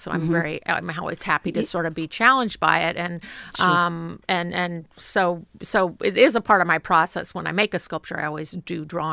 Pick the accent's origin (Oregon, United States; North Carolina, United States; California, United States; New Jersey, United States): Oregon, United States; Portland; But I grew up in Portland. And had a strong Astoria connection through friends.